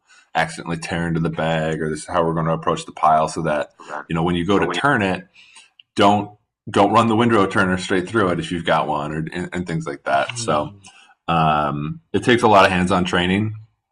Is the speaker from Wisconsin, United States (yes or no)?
yes; Wisconsin, United States; Yeah, I come from Wisconsin, so we've been lagging a little bit on the policy side for things like this as well.